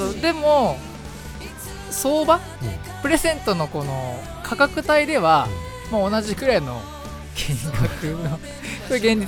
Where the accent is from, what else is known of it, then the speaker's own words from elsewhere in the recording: Fujisawa, Kanagawa, Japan; 藤沢出身の俳優タレントとして活動する私